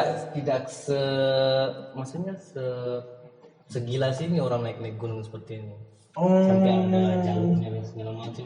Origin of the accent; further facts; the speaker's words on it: Papua, Indonesia; born there; Saya kan lahirnya di Papua. Saya masih cukup sulit mengetahui daerah saya sendiri yang Flores itu, yang saya asli dari sana.